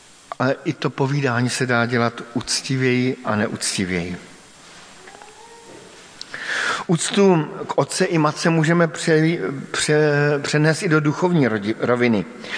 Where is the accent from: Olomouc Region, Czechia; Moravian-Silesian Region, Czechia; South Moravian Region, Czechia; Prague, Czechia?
South Moravian Region, Czechia; Brno; Sám jsem vyrůstal v Brně